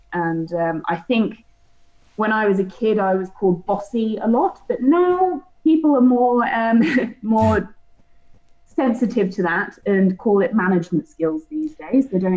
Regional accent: South East England, United Kingdom; moved away as an adult; now in Australia; so I'm fully fledged Australian these days and have been for about a year or so. But I'm English. I grew up in Surrey, rolling countryside hills. I'm very much a country girl.

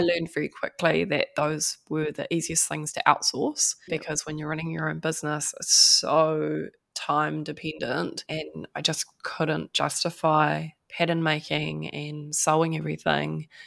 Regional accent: New Zealand; English is a second language; So my parents are Dutch. So my blood is Dutch, but I'm a Kiwi and my Dutch is, we could say, conversational.

